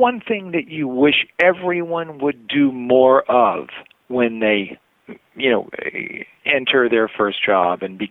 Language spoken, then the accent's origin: English; Maine, United States; You know, I'm from Maine, for example, believe it or not.